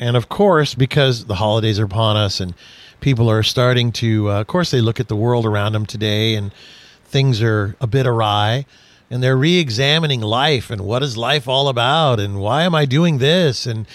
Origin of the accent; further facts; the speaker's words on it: Houston, Texas, United States; born there; I was born in Houston.